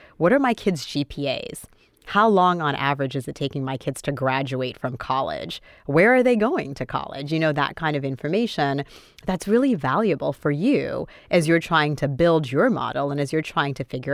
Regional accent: Boston, Massachusetts, United States; also born or lived in Port-au-Prince, Haiti; I was born in Port-au-Prince, Haiti. I grew up in inner city Boston. My parents did not have a college degree

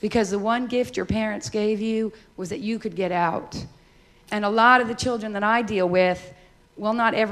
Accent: Granite Falls, North Carolina, United States; I'm from Granite Falls, North Carolina.

